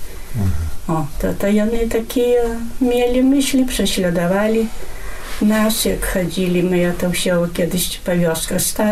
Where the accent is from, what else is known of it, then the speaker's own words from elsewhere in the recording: Berniki, Podlaskie Voivodeship, Poland; Та тут у нас во гэта праваслаўна вёска, та не так, а як я паходжу з Бернікаў, та маё, та там больш было гэтых католікаў